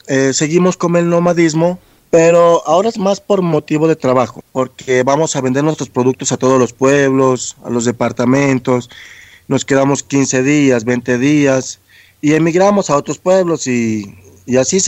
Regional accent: Pasto, Nariño, Colombia; Siendo nosotros los pastusos de nacimiento, de toda la vida, mi abuelo, mi abuela eran de aquí de Pasto, mi padre, mis hijos, todos.

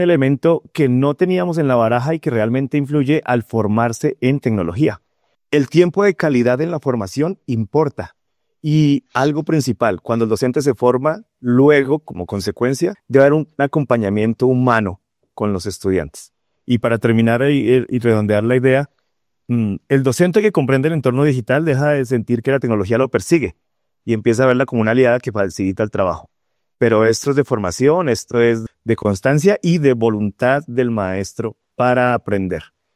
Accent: Zipaquirá, Cundinamarca, Colombia; Soy de Zipaquirá, doctor en educación, investigador en competencia digital docente

